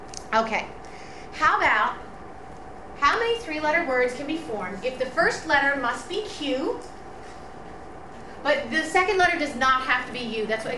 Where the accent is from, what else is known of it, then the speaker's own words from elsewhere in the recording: Delaware, United States; now in New Jersey, United States; When I was growing up in Delaware, there was one area code, 302. That was it. In New Jersey, when I first moved here, there were three area codes.